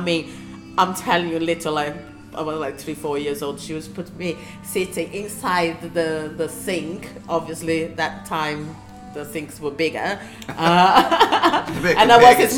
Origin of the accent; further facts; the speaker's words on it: São Paulo, Brazil; now in London, United Kingdom; I run a blog called Hot in Chile. And I'm from Brazil. I was born in São Paulo.